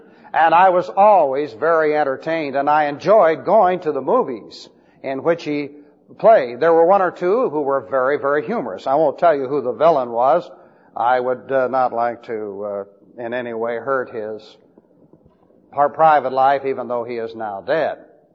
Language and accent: English; Beverly Hills, California, United States; I grew up in Beverly Hills, California, and I went to at least 3 movies a week.